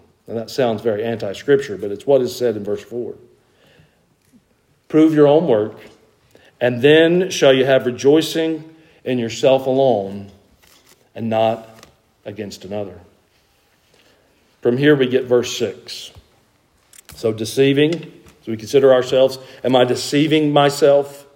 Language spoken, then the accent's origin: English; Georgia, United States; I'm from Georgia. I'm not from Greece.